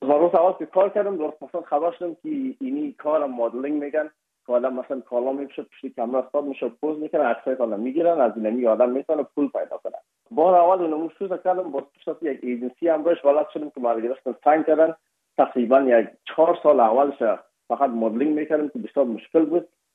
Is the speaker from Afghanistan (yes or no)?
yes; Afghanistan